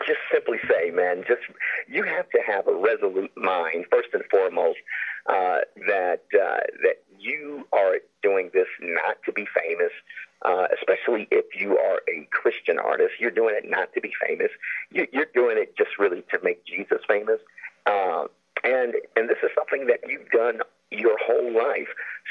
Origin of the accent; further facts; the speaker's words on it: Chicago, Illinois, United States; now in Denver, United States; You know, I'm from Chicago, but I call Denver home.